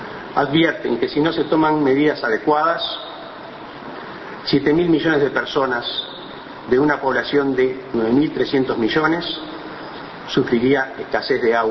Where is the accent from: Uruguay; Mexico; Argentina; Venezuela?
Uruguay